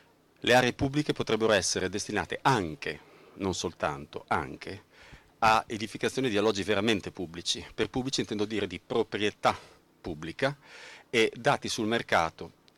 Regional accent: Bologna, Emilia-Romagna, Italy; io sono nato e cresciuto a Fossolo. Fossolo è una zona PEP.

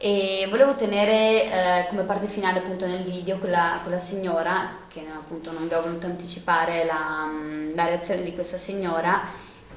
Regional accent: Arzignano, Veneto, Italy; gli arzignanesi, gli abitanti del mio paese

